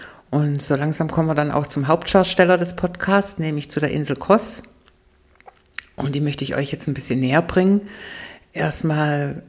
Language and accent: German; Baden-Württemberg, Germany; born there; gebürtige Schwäbin